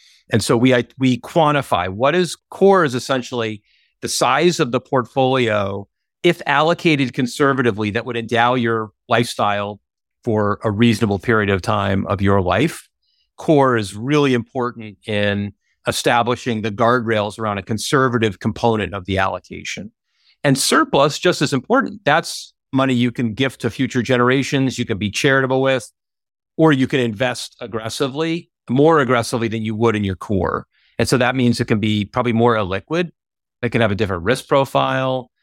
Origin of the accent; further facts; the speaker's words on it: Boston, Massachusetts, United States; I grew up in Boston and spent almost 30 years there. That was more of a established business community.